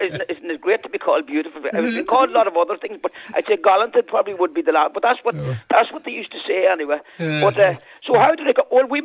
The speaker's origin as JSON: {"language": "English", "town": "Meenaleck", "region": "Ulster", "country": "Ireland", "tie": "born or raised there", "said": "But I was born in Mienalecha, and I'm a proud son of the Rosses, and we lived in Mienalecha for 2 years. I was born in 1958."}